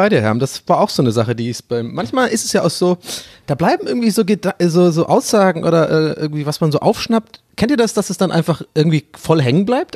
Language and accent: German; Berlin, Germany; dass ich habe null Bock auf die Nummer gerade als Berliner.